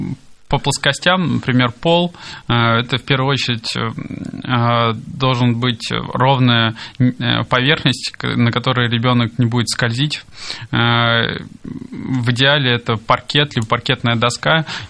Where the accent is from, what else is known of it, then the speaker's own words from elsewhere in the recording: Saint Petersburg, Russia; Хотя я сам вырос в Купчино.